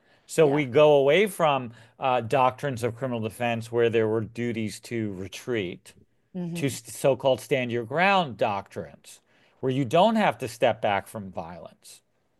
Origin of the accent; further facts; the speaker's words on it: New York, United States; I grew up in New York. I was just a kid at the time, but I remember it being all over the news.